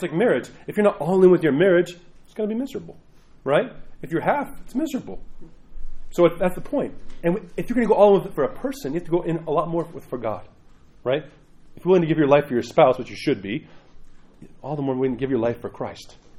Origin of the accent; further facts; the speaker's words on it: New York, United States; I'm a New Yorker.